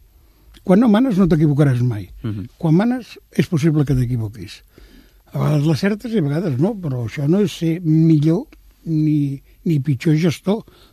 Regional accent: Catalonia, Spain; com a bon català, sempre volem el millor

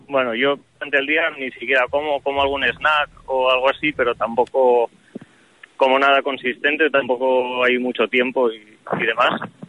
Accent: Asturias, Spain; Creo que soy el único asturiano

